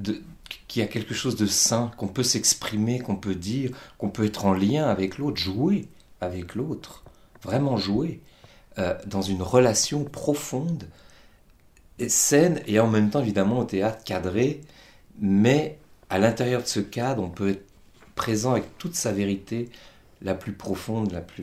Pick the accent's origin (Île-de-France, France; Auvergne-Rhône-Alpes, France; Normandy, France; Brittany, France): Île-de-France, France; Paris; J'ai grandi à Belleville pendant la guerre d'Algérie, donc dans un climat vraiment de guerre.